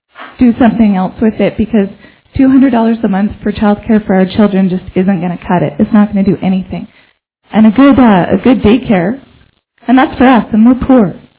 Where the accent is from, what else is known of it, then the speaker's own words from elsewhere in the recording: Lethbridge, Alberta, Canada; I'm from Lethbridge